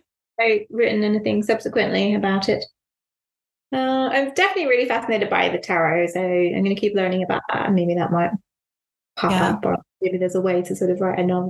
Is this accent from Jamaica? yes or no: no; Ireland; so I grew up in Ireland and my first series of books was all set in Ireland